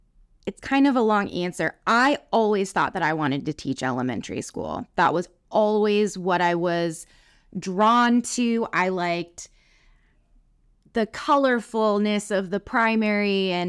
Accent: California, United States; also born or lived in Blue Springs, Missouri; Well, I am from the Kansas City area originally. My family was in Blue Springs, and we moved to the Bay Area, California, right before my 8th birthday. And so I lived out there until I was 25 years old.

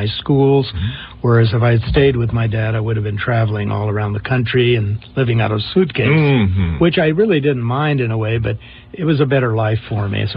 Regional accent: Hollywood, California, United States; also born or lived in San Francisco; Well, I was born in San Francisco, but then I was I had asthma real bad, so my folks had to move me to a little bit drier climate. So they moved to Hollywood, and so I lived there from 1940 into the 50s

